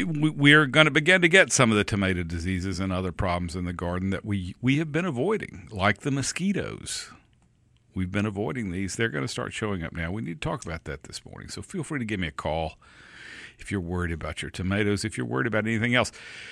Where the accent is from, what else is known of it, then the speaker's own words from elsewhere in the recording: United States; also born or lived in Mississippi; I can't let it die because I'm from Alabama and Mississippi, a little bit of both. I'm from that part of those parts of Mississippi and Alabama where it can be hard to tell the difference, if you know what I mean.